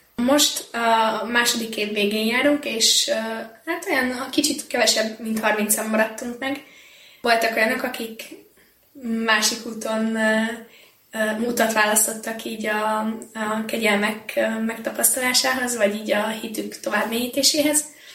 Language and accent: Hungarian; Cegléd, Pest, Hungary; én egyébként ceglédi vagyok, és Cegléden nem sok minden jutott el soha a karizmatikus vonalból, hanem hát ez egy ilyen vidéki plébánia